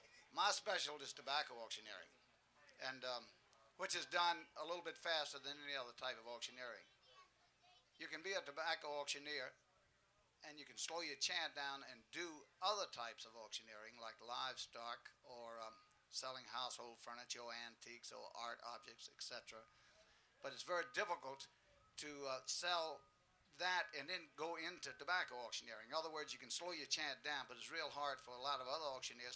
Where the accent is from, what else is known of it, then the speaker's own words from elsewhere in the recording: Danville, Virginia, United States; I'm from Virginia, Danville, Virginia.